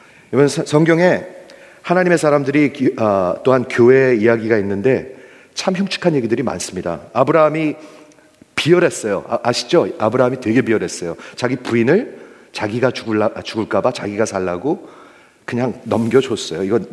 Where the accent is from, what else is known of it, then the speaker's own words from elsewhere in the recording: Illinois, United States; 제가 자랄 때 시카고 근처에서 자랐는데 백인들, 완전히 백인들이에요. 그리고 동양 사람 저하고 몇 명 없었어요.